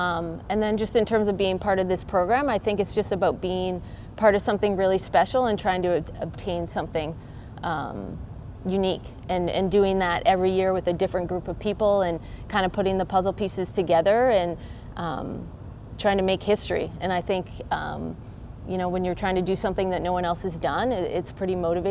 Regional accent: Canada; So I grew up in Canada, just over the Vermont border. Obviously went to high school there

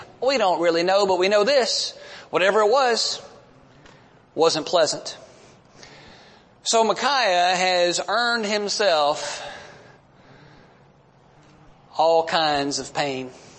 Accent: Georgia, United States; for me, growing up in South Georgia, that's sulfur water.

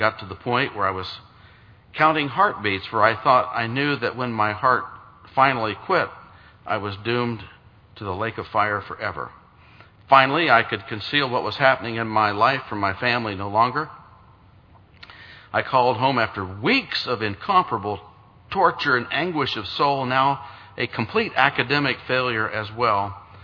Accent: Missouri, United States; I returned to Missouri, my home state, and remained there for the next year

